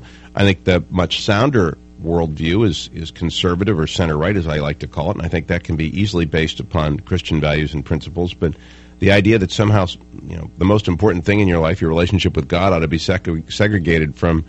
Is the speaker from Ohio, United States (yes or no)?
yes; Ohio, United States; So I just put it down to my Ohio upbringing.